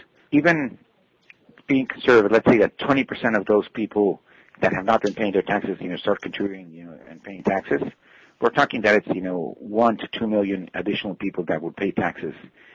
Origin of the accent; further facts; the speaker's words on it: Mexico; now in United States; I am originally from Mexico, so I did my undergrad in Mexico.